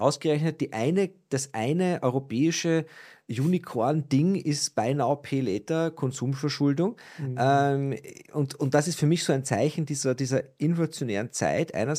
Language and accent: German; Austria; Du konntest früher bei uns in Österreich, konntest du ja nicht mal deine Kreditkartenschulden rollieren.